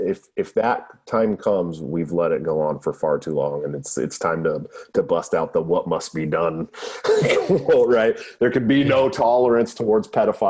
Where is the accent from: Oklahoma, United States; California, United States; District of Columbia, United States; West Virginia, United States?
California, United States; moved away as an adult; also born or lived in Oregon; now in Iowa, United States; it's scary because I'm from California, born and raised. I'm a Cali boy, but I lived in Oregon for 7 years